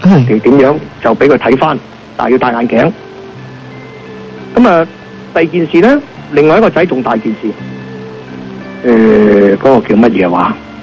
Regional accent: Hong Kong; 正所謂我哋香港人話齋蒲到天光都唔願翻屋企啊嗰只

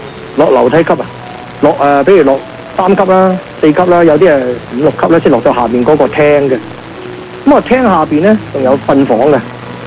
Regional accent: Hong Kong; now in California, United States; 咁因为我係香港嚟

